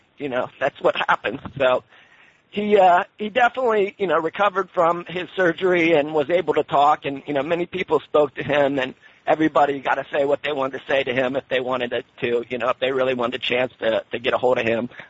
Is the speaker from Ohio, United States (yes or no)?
yes; Ohio, United States; And we grew up in Ohio, you know, in a small town and things, so it wasn't the best place, you know, to be anything other than white and Christian and things like that.